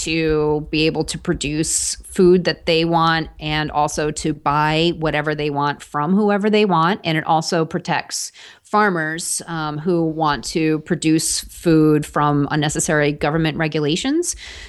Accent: New York, United States; So I actually grew up in the Hamptons in outside of New York City on Long Island.

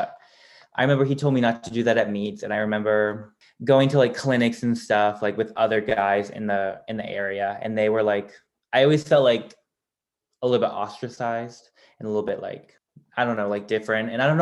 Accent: Rhode Island, United States; I grew up in, so I'm from Rhode Island, which is like the middle of nowhere. And I grew up in like a pretty rural area

